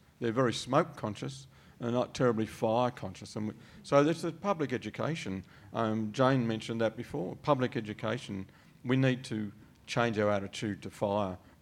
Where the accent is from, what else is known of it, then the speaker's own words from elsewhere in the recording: Victoria, Australia; in my home state of Victoria